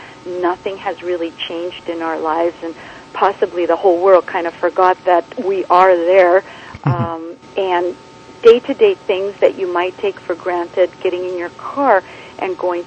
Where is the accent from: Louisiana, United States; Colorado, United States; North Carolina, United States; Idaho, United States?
Colorado, United States; Denver; also born or lived in Tripoli, Greece; Well, I'm a Greek born in Tripoli, Greece, and I studied at Hellenic College after growing up in Denver, Colorado.